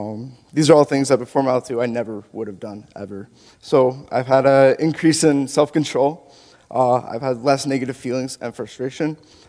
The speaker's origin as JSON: {"language": "English", "town": "Saskatoon", "region": "Saskatchewan", "country": "Canada", "said": "I'm from Saskatoon, Saskatchewan."}